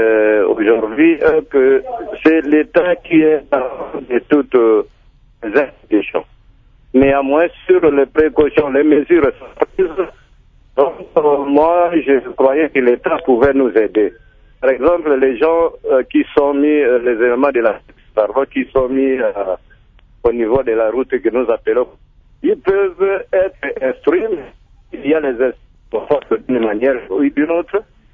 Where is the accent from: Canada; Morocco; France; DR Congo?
DR Congo; Bokungu, Tshuapa; Et nous sommes, par exemple, chez nous à Bokungu, ici, donc nous sommes entourés par la grande forêt.